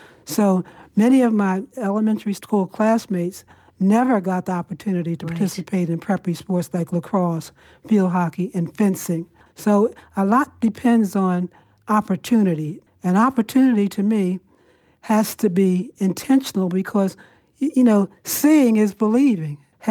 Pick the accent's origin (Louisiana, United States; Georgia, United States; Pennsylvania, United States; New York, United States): Pennsylvania, United States; Philadelphia; You know, I grew up in Philadelphia, a small black community.